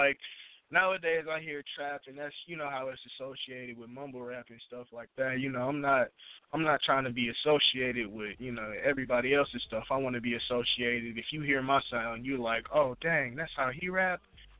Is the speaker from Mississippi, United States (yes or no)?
no; Saginaw, Michigan, United States; I'm from Saginaw, Michigan.